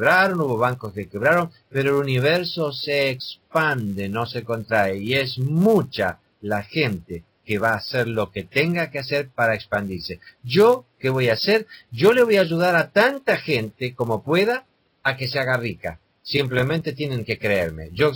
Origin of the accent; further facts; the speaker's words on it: Argentina; Hay gente que yo veo en mi país, ¿no es cierto?, en la Argentina, que están preocupados por el cambio, por la crisis internacional.